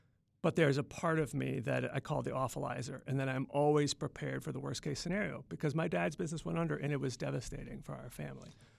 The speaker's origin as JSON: {"language": "English", "town": "Clearwater", "region": "Florida", "country": "United States", "tie": "born or raised there", "said": "So really, I grew up in Clearwater, outside of Tampa."}